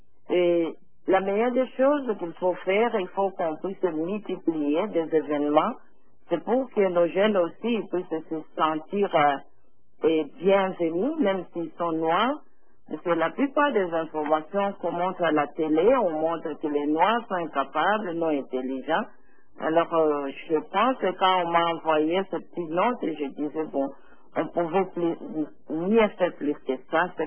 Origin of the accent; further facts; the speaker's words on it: Canada; je suis canadienne d'origine de la République démocratique du Congo.